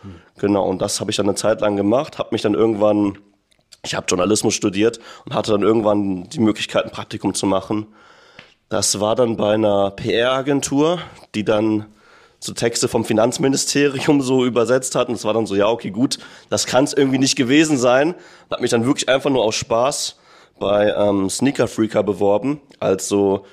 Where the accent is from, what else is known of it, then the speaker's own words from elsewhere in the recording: Neunkirchen-Seelscheid, North Rhine-Westphalia, Germany; da, wo ich aufgewachsen bin, in Neunkirchen-Seelscheid, da war die Welt noch nicht so offen und so facettenreich wie in den Großstädten so. Also erstmal war ich so der einzige Kanake auf meiner Grundschule und später auf der Realschule.